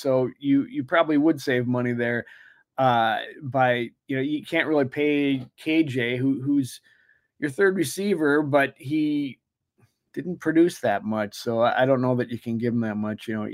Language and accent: English; Mankato, Minnesota, United States; I'm from Mankato.